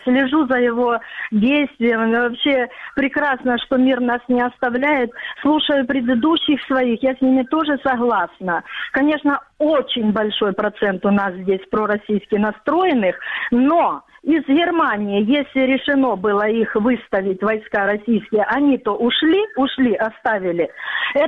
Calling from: Chystiakove, Donetsk Oblast, Ukraine; Ну, называют Арес. Ну, вообще, жду переименования в Чистякова.

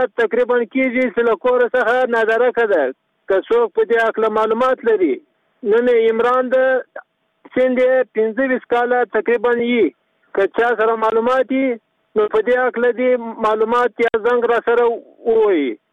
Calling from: Sheberghan, Jowzjan, Afghanistan; د شبرغان دی ولایت او سیدونکو

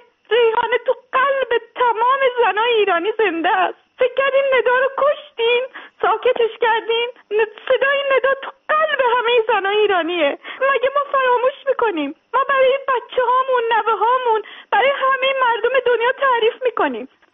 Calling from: Sweden; از سوئد هستم.

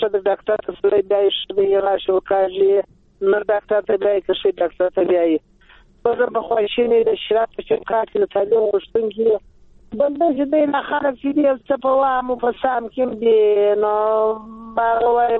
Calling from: Uruzgan, Afghanistan; روزګان د ولایت

